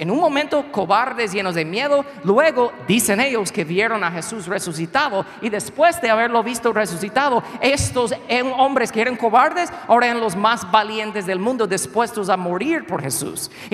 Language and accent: Spanish; United States; Spanish is a second language; Yo soy gringo